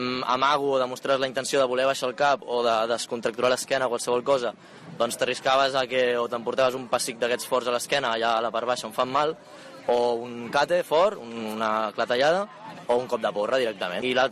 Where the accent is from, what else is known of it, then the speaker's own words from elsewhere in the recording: Tiana, Catalonia, Spain; És molt més especial fer una xerrada aquí a Tiana, al meu poble, no?